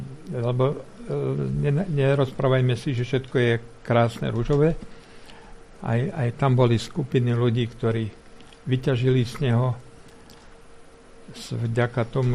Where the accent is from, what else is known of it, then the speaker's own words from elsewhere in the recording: Žitná-Radiša, Trenčín Region, Slovakia; born there; also born or lived in Uhrovec; Narodil som sa v Žitnej Radiši, to je pri Uhrovci. Potom som stárnutím mojim prešiel do Uhrovca bývať, kde bývam do dnešného dňa.